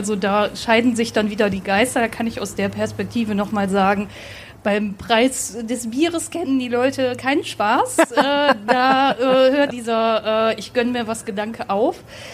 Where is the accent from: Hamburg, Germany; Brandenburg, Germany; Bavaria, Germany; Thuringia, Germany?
Hamburg, Germany; ein bisschen differenziert zu zum Beispiel, wo ich herkomme, Hamburg.